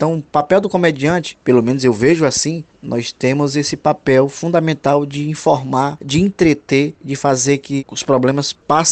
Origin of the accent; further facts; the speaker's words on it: Ceará, Brazil; Eu tô sendo humorista cearense, eu sou cearense.